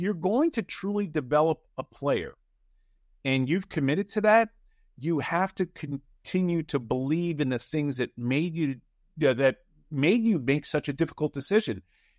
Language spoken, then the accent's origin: English; New York, United States; I'm from New York, and I grew up a Giants fan.